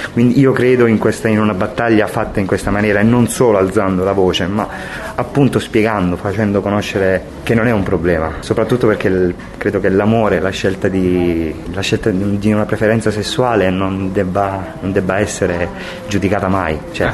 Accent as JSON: {"language": "Italian", "town": "Pescara", "region": "Abruzzo", "country": "Italy", "said": "E io sono di Pescara"}